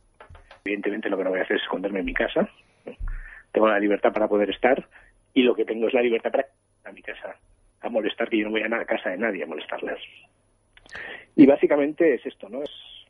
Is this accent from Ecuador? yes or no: no; Catalonia, Spain; yo soy catalán, soy nacido en Cataluña … o sea, más catalán que … pocos hay.